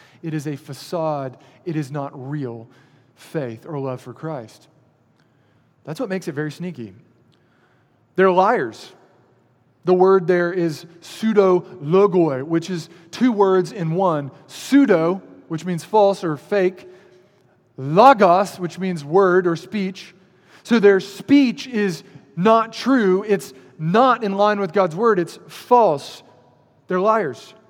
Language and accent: English; Matthews, North Carolina, United States; Elevation Church, back in my hometown, Matthews, North Carolina, Charlotte area.